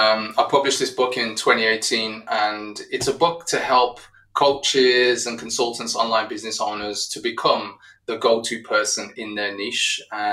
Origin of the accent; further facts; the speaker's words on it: Wolverhampton, West Midlands, United Kingdom; And so in my hometown of Wolverhampton in the UK, I landed a slot on this pirate radio station at 15 years old.